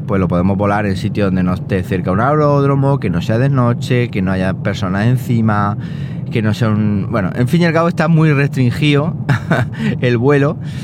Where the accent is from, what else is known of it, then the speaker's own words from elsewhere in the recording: Chile; cuando estuve en Chile, en mi pueblo